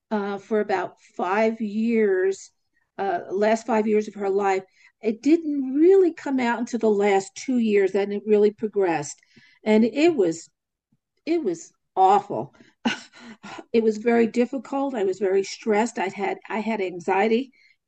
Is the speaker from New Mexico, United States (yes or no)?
yes; Albuquerque, New Mexico, United States; I'm greeting you from New Mexico, the land of enchantment. I'm from Albuquerque